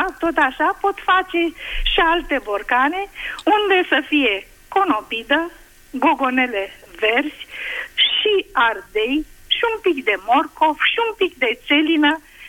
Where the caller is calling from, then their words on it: Buzău, Buzău County, Romania; Vă sunt din Buzău